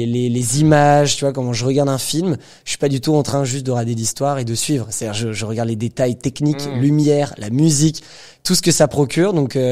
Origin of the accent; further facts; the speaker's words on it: Paris, Île-de-France, France; on est français, parisien